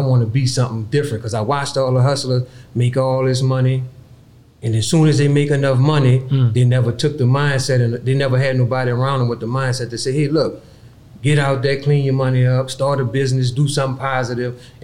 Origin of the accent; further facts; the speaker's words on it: New Orleans, Louisiana, United States; So I grew up in the Project, Night War and Desire. They tore the Desire down.